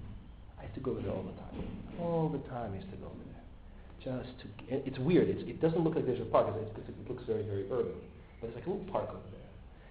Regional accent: Russia; it's easier for me to appreciate because I'm from Russia. In Russia, we didn't have video games.

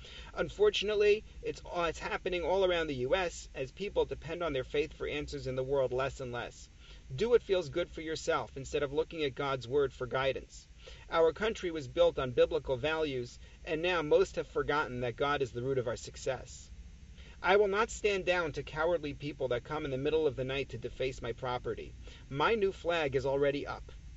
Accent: Franklin Square, New York, United States; also born or lived in Brooklyn, New York; I grew up in Franklin Square. I've been here 54 years. My parents moved us from Brooklyn to Morton Avenue, Franklin Square, in 1972.

